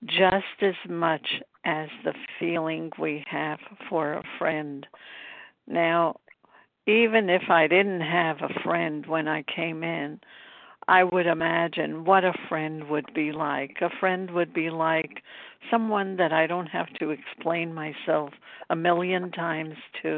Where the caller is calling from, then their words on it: Brooklyn, New York, United States; I'm calling you from Brooklyn, New York.